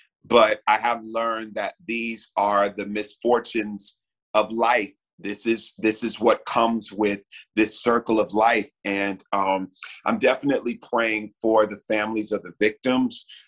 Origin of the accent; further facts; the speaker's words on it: Houston, Texas, United States; But I am a kid that grew up in Houston, Texas, born and raised in Texas.